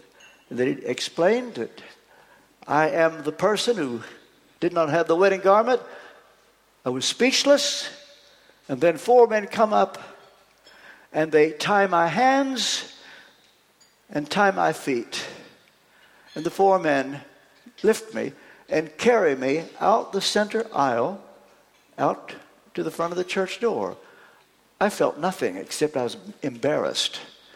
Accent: Ashland, Kentucky, United States; I was brought up in Ashland, Kentucky, and they had revivals in those days.

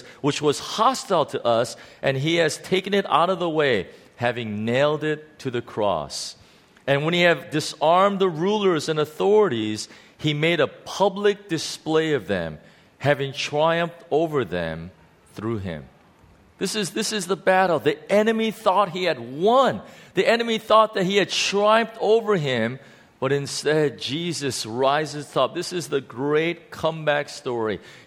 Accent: United States; but as an American, I'm so tempted to say Leicester

